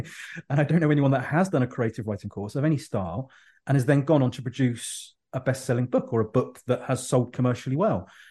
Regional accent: Birmingham, West Midlands, United Kingdom; born there; now in Isle of Wight, United Kingdom; I live on the Isle of Wight, but I was born in Birmingham. So I've been around people with strong accents all my life.

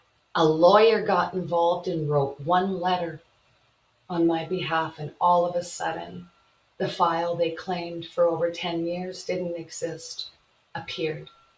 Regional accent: Canada; the violations of my rights that were occurring as a Canadian citizen and victim of crime and human trafficking.

